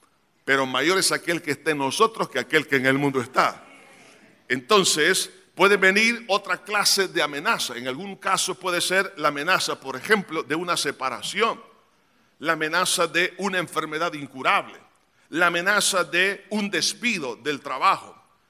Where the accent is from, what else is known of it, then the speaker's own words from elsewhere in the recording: El Salvador; yo sé que como salvadoreños tenemos cierta prepotencia y arrogancia de ser los llaneros solitarios